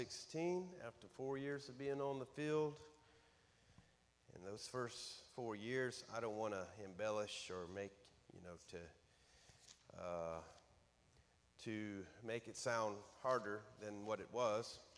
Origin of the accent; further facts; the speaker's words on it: Georgia, United States; hey, I'm from Georgia, you know, we don't speak but one language